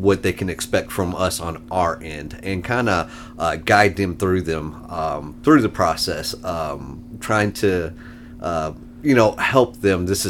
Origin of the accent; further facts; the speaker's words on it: Fayetteville, North Carolina, United States; moved away as an adult; also born or lived in Alaska, United States; So I am from North Carolina, Fayetteville area.